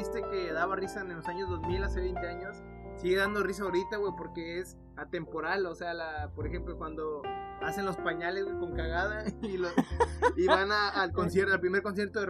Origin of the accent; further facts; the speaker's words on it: Mexico; como nosotros mexicanos o latinoamericanos no lo vivimos tan cerca